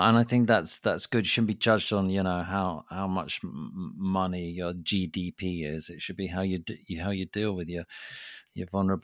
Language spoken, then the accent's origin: English; United Kingdom; I'm kind of proud of being British. I like being British.